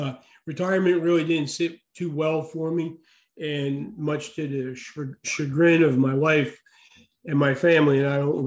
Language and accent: English; New York, United States; now in Pittsburg, United States; I am currently the fire chief in Pittsburgh, Kansas. If you count the time that I spent as a junior growing up on Long Island outside of New York, I'm in my 48th year.